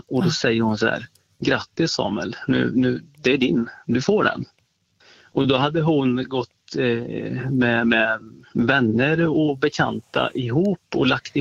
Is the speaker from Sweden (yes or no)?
yes; Västra Götaland County, Sweden; accent: Västergötland dialect; Jag är ju från Västergötland som du hör, på dialekten.